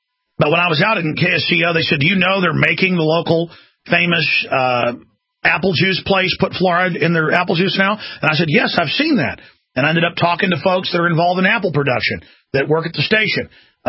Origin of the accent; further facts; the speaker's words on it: Dallas, Texas, United States; I mean, I remember growing up in Dallas you can go through the dial and just hear so many interesting personalities, local news.